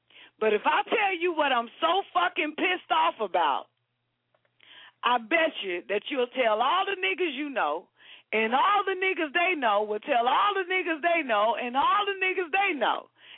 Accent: the South, United States; I'm from the South. I'm a Southern Belle.

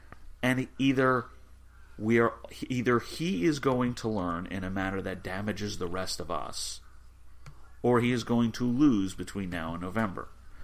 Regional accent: New Jersey, United States; I know that Donald Trump's shtick. I grew up with it in New Jersey.

